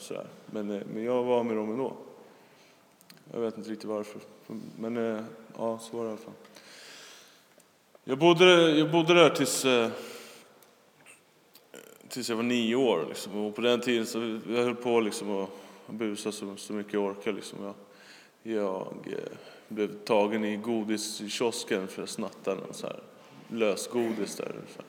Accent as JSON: {"language": "Swedish", "town": "Falun", "region": "Dalarna County", "country": "Sweden", "tie": "born there", "said": "jag föddes på Falu lasarett 1981. Och ja, då bodde vi, eller mina föräldrar, i skogen. Typ så utanför Borlänge någonstans."}